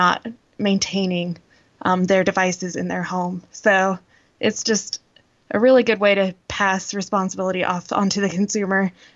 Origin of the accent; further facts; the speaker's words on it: Caldwell, Idaho, United States; I haven't really noticed what the rate comparatively to like my hometown in Caldwell, Idaho is